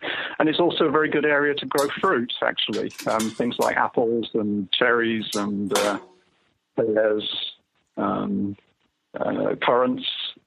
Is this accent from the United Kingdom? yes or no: yes; United Kingdom; moved away as an adult; now in Norway; I grew up in the UK. I'm still British. I moved to Norway in 1981 to work. And so that was 38 years ago now.